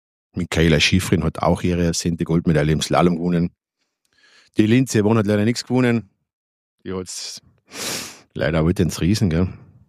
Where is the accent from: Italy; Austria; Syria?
Austria; Carinthia; Wobei, als Kärntner Fußballfan habe ich es ja momentan nicht leicht.